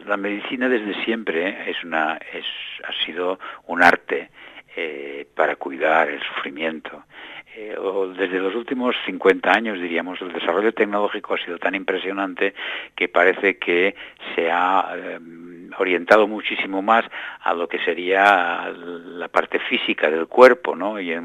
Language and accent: Spanish; Spain; yo vengo desde España, tengo un sesgo cultural, pero creo que Argentina no es muy diferente.